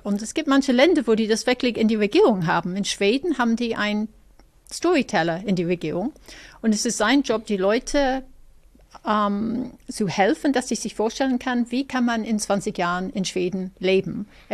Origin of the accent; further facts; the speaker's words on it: Ireland; German is a second language; weil ich komme aus Irland und dann für mich ist Deutsch ein bisschen, immer noch ein bisschen holperig manchmal